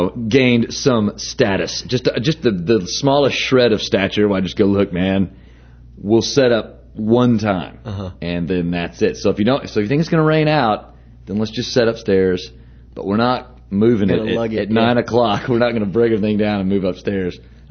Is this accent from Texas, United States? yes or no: yes; Dallas, Texas, United States; Where I grew up in Dallas, man, we ate at the New York Sub all the time.